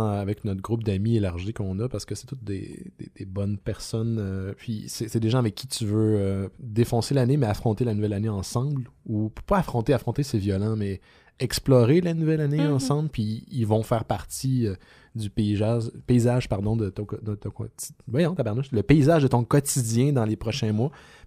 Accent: Brossard, Quebec, Canada; Je viens de Brossard, j'ai habité là très, très, très longtemps.

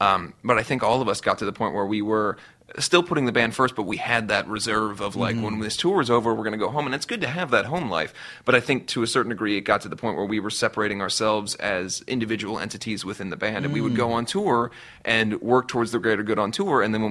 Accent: Cincinnati, Ohio, United States; especially where I grew up in Cincinnati, Ohio, a lot of the people that I grew up around had jobs and kids

